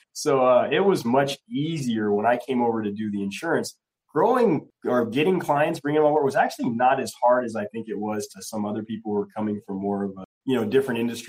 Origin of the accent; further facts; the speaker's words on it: Santa Monica, California, United States; also born or lived in Inglewood; I grew up in California, right in Santa Monica. I went to Santa Monica High School. I lived in Inglewood, so it was kind of a long commute, but that's where I spent pretty much my whole childhood.